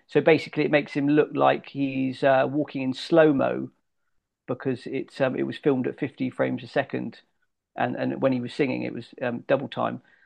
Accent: South West England, United Kingdom; I'm from Devon, and he's from Whitstone in near Exeter.

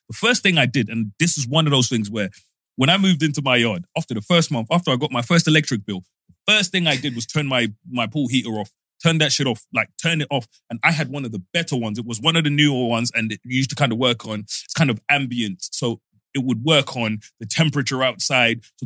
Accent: Zimbabwe; Growing up in Zimbabwe, for me, like, every school I went to, so again, I went private school most of my life

